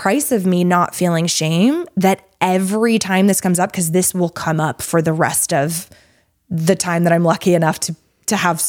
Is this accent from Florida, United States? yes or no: yes; Florida, United States; where I grew up in Florida, a beer, a cocktail, a martini, was if you're going to imbibe.